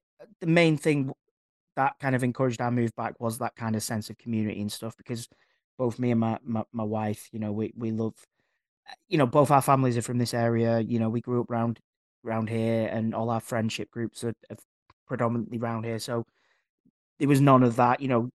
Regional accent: Wythenshawe, North West England, United Kingdom; A big area. I'm from it's a place called Wythenshaw. It was, I always say this, it was at one point the biggest council estate in the world.

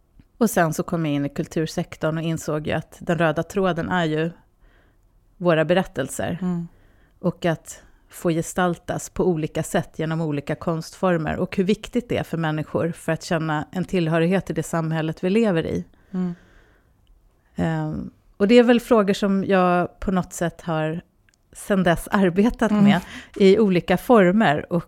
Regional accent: Stockholm, Stockholm County, Sweden; also born or lived in Iran; jag växte upp i Stockholm.

